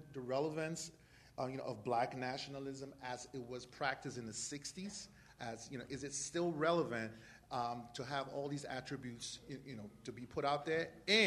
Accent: Liberia; now in United States; I'm originally from West Africa, Liberia, and I'm a middle school math teacher, and I say that to say that I've been in this country for about 20, 25 years.

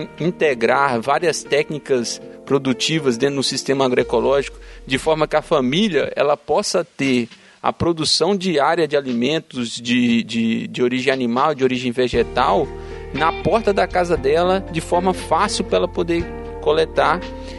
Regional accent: Minas Gerais, Brazil; esse núcleo atuava na região do Vale do Jequitinhonha, que é de onde eu vim.

